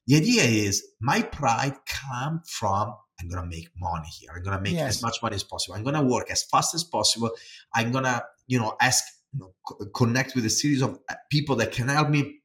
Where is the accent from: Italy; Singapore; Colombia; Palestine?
Italy; English is a second language; moved away as an adult; now in United States; I came here from Italy and I bought a house in Minnesota when I was working at 3M